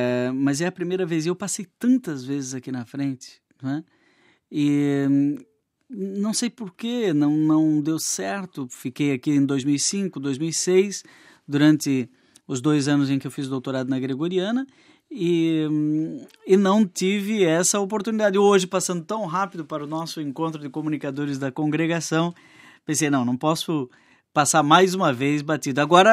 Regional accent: Brusque, Santa Catarina, Brazil; na minha cidade natal, lá em Brusque, em Santa Catarina

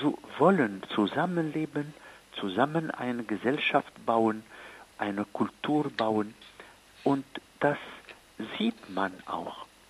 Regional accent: Egypt; ich spreche jetzt als Ägypter und als christliche Araber

